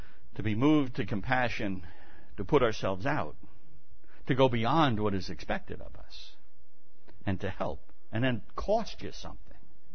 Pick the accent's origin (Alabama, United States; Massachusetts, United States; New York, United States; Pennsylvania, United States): New York, United States; Brooklyn; born there; Well, I was born in Brooklyn.